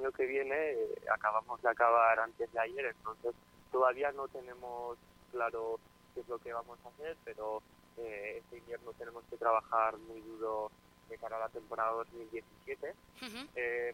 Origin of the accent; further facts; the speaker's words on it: Falces, Navarre, Spain; también agradecer el pueblo, mi pueblo Falces, porque me hicieron una sorpresa nada más llegar a casa